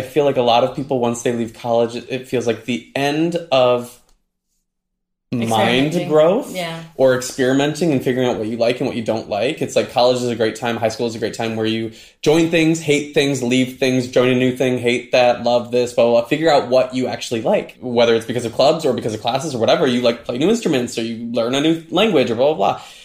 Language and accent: English; Midwest, United States; I grew up in the Midwest, and what else do a lot of people have to do?